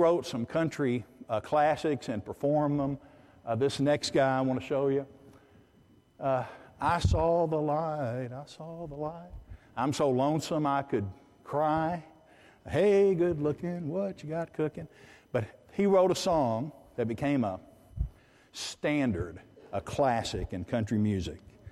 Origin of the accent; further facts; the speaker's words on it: Nashville, Tennessee, United States; Well, I grew up in Nashville, Tennessee. That's the capital of what? The capital of Tennessee